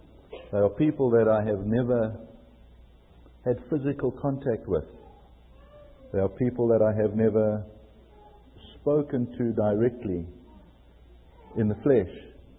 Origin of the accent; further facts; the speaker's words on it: South Africa; accent: South African English; Because I'm speaking a South African English.